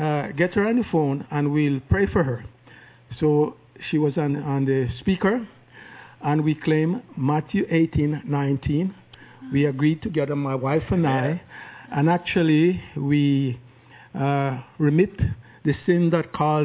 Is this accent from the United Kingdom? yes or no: no; Canada; my wife, Daniela, we are from Canada.